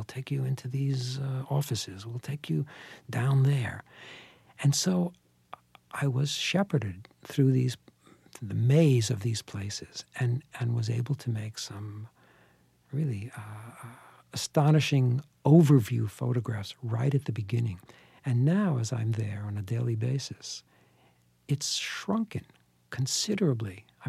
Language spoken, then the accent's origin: English; New York, United States; born or raised there